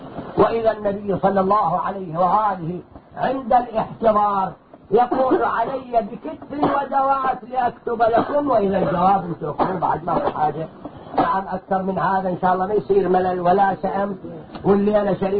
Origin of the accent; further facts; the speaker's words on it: Syria; أنا كسوري الحمد لله